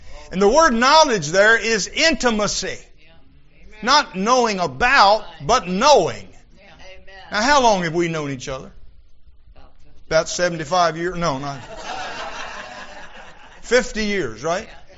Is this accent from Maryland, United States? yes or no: yes; Vienna, Maryland, United States; Now, when I was a boy scout, in Vienna, Maryland, Troop 187, He All Salutes, my hometown.